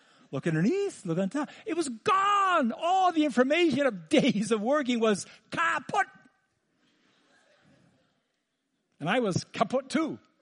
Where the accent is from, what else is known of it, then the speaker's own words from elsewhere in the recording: Mexico City, Mexico; when I grew up in Mexico City, and I remember they'd have these parades and Easter week